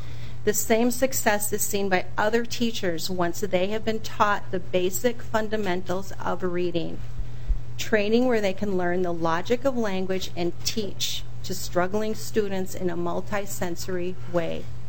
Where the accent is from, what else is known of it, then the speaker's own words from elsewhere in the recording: Rochester, Minnesota, United States; from Rochester, Minnesota.